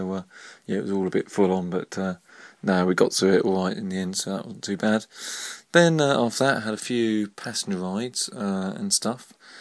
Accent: Chatham, South East England, United Kingdom; So I said I came from Chatham, so he's going to have a look at the Chatham docks and stuff.

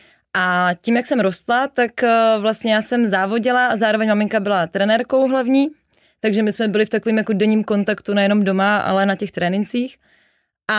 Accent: Brno, South Moravian Region, Czechia; Já jsem blíženec z Brna, ano.

